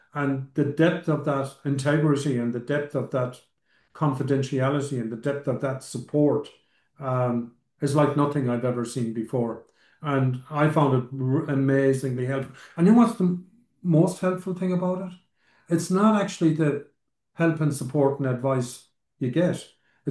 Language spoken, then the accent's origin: English; Ireland; was probably the most profound time of my life as an Irish person.